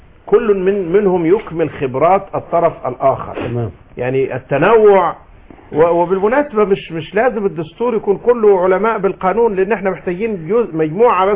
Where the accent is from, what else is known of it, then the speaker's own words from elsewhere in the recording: Egypt; كمصريين في الخارج